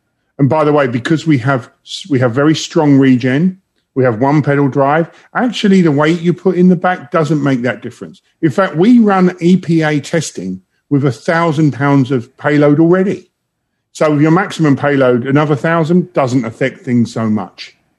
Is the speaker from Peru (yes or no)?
no; London, United Kingdom; moved away as an adult; now in Detroit, United States; you may have noticed I'm from London originally